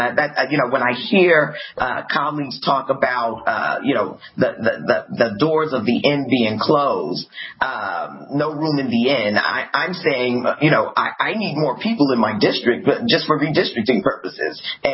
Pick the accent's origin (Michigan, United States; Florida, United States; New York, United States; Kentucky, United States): New York, United States; Brooklyn; I'm from Brooklyn, New York.